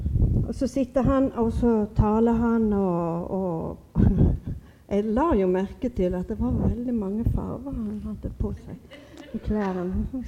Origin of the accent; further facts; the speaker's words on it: Flekkefjord, Agder, Norway; now in Sweden; när jag växte upp i Fläckefjord